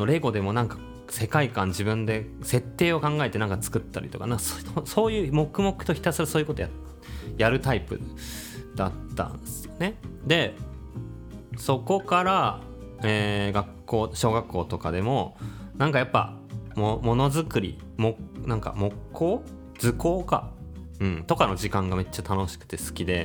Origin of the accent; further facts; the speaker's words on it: Tachikawa, Tokyo, Japan; 僕立川市っていう東京の西側出身なんですけど、